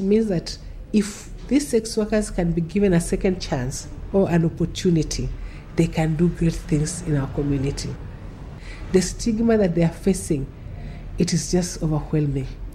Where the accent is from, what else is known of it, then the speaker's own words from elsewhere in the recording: Kilifi, Kilifi County, Kenya; I come from Kilifi, and I cannot travel to Kilifi.